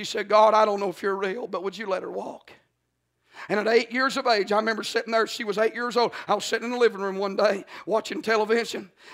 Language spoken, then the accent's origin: English; Georgia, United States; I mean, I'm from North Georgia. I know what hither means.